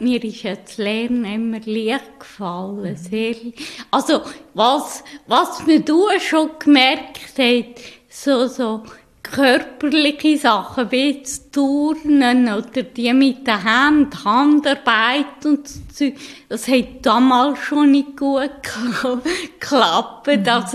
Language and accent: German; Sisikon, Uri, Switzerland; Aber aufgewachsen bin ich eigentlich in Siesigen, also am Urnersee ist das.